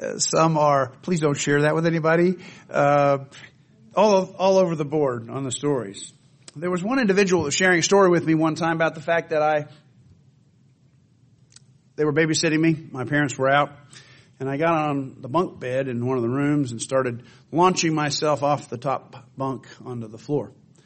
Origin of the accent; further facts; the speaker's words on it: Australia; born there; As everyone here knows, I was born in Australia, and I was a pretty competitive kid.